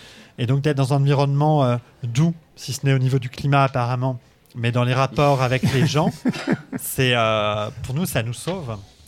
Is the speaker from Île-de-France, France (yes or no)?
yes; Paris, Île-de-France, France; also born or lived in Nantes; nous, on vient de Paris avec Colline, et ensuite on a habité Nantes. Et c'est deux villes qui sont assez dures, où les gens sont pas très très aimables.